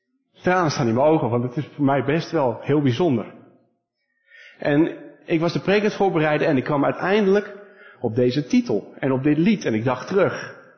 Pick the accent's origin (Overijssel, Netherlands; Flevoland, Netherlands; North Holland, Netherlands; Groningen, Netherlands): North Holland, Netherlands; Nee, wij komen uit Noord-Holland, daar zeg je geen ge.